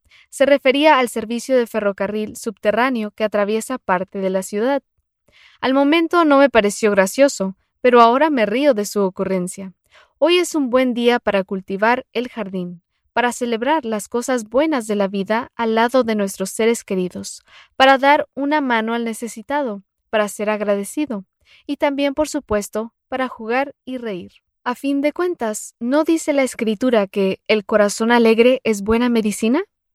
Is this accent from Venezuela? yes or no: yes; Caracas, Capital District, Venezuela; born there; me encontraba de visita en Caracas, mi ciudad natal